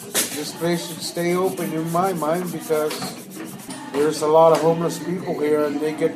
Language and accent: English; Cape Dorset, Nunavut, Canada; now in Ottawa, Canada; I'm originally from Cape Dorset. I had to move to Ottawa because the Nunavut government sent our people here for medical specialists or a specialty like hemodialysis, which is what I require.